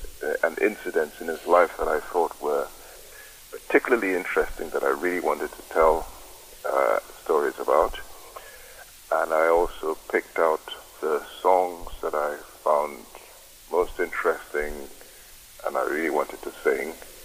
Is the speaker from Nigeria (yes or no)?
yes; Nigeria; now in United Kingdom; I'm Nigerian, although I'm now a British citizen